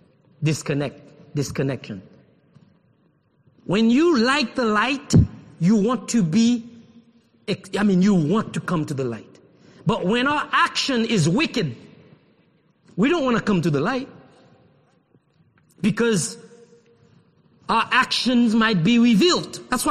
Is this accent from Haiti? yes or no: yes; Haiti; we grew up in Haiti